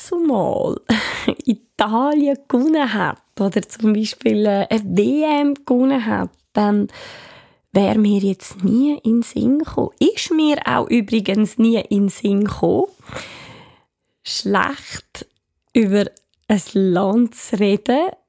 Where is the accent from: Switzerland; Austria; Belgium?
Switzerland; ich bin Schweizerin, weil ich bin es wirklich. Ich meine, das ist, da bin ich auf die Welt gekommen und da lebe ich.